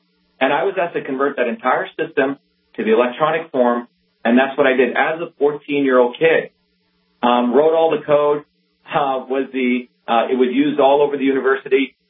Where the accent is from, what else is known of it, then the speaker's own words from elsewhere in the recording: Newark, New Jersey, United States; I was a guy, a 14-year-old kid growing up in Newark, New Jersey, New Jersey